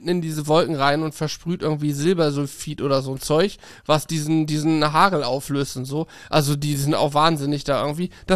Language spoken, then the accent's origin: German; Rottweil, Baden-Württemberg, Germany; sind wir aus Rottweil, wo übrigens der Rottweiler ja auch herkommt, sind wir, das Nachbarort quasi